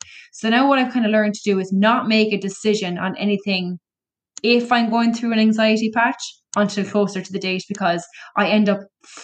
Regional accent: Cork, Munster, Ireland; obviously I'm from Cork

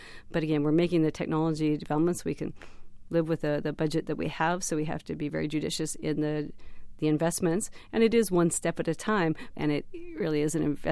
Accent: Montana, United States; What it taught me was I grew up in Montana. So for a young girl growing up in Montana to dream

